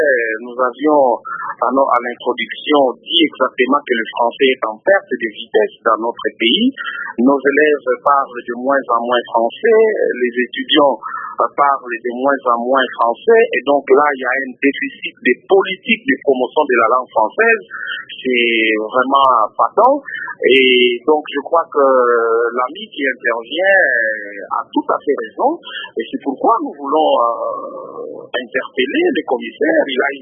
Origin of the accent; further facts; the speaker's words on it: DR Congo; chez nous, en République démocratique du Congo